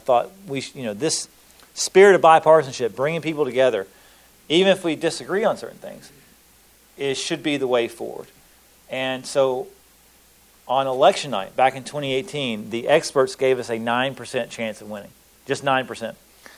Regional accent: Catawba, Kentucky, United States; now in South Carolina, United States; there's a lot of my values and things that I learned growing up in Catawba, growing up in Lyon County, having family in Cadiz that I still carry with me today.

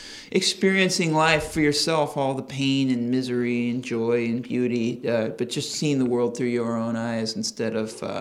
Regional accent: California, United States; We grew up in the Central Valley, way out near Modesto.

